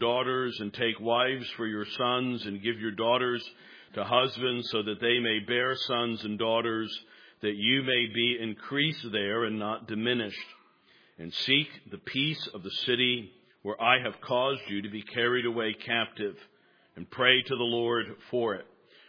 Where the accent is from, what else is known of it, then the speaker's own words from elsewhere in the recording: United States; But there's also an oppressive sense of foreignness to me as an American.